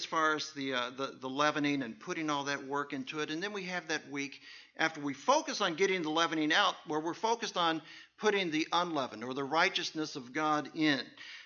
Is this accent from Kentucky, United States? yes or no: yes; Kentucky, United States; so we grew up in Kentucky, and the University of Kentucky fans are supposed to be some of the most passionate sports fans on the planet.